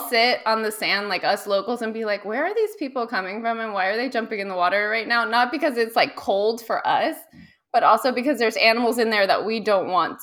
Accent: Miami, Florida, United States; I grew up in Miami, so people say we don't have seasons, but as a native Miamian who's constantly outside, I do feel the little shifts

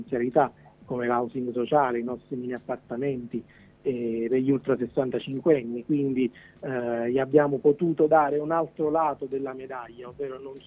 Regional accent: Campania, Italy; now in Tortona, Italy; sono nuovo nella realtà tortonese, poiché io sono campano, quindi mi sono trasferito da pochi giorni qui.

